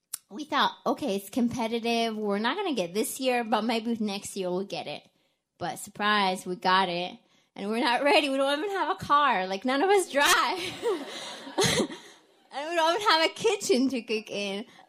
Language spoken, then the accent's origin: English; Kuwait; English is a second language; now in United States; I'm from Kuwait. I moved to the U.S. around 2010, which is like 9 years ago. I remember moving like in the middle of January to Wisconsin, a state I never heard about before